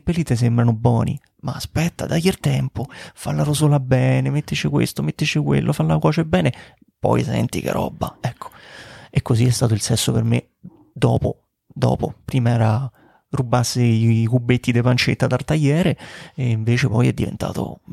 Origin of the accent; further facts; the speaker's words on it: Rome, Lazio, Italy; Io prima ero il guidatore tipico romano, non so se si sente, sono romano.